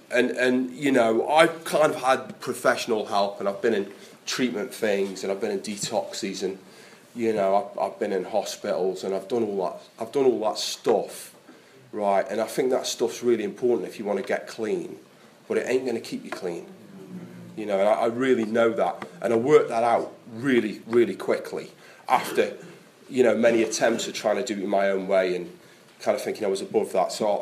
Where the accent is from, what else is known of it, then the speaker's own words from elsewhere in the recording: Stoke-on-Trent, West Midlands, United Kingdom; I'm from Stoke